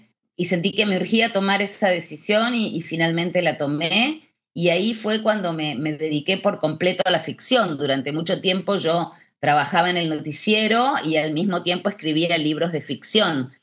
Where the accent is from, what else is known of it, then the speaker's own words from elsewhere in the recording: Buenos Aires, Argentina; Yo nací en Buenos Aires, yo siempre digo que soy más porteña que el dulce de leche y que el obelisco. Soy sumamente porteña, los porteños somos unos argentinos bastante particulares.